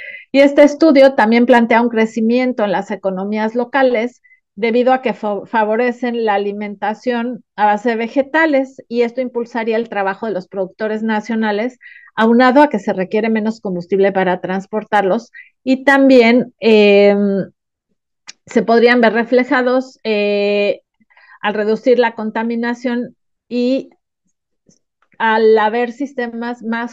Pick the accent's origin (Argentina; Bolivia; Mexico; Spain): Mexico; si como mexicanos nos decimos ya no voy a comer carne de res